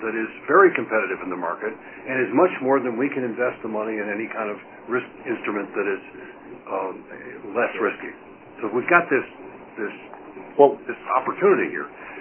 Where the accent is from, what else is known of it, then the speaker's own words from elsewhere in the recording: Ireland; I'm Irish.